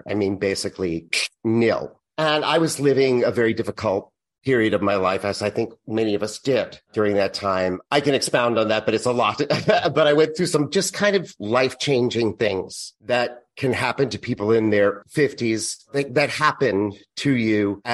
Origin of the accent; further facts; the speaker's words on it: Massachusetts, United States; And so 2 weeks after we did her memorial up in Massachusetts, where I'm from, I was able to go back and really spend time with my nieces and nephew and my family up there, my extended family.